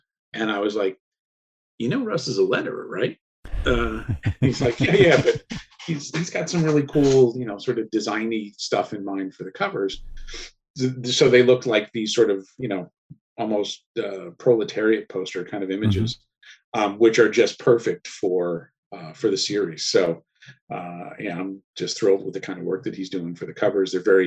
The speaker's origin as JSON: {"language": "English", "town": "Hudson Valley", "region": "New York", "country": "United States", "tie": "born or raised there", "also_born_or_lived": "Florida", "said": "I grew up in the Hudson Valley. So grew up in the Hudson Valley, spent a few years in Florida for the late lamented CrossGen Comics."}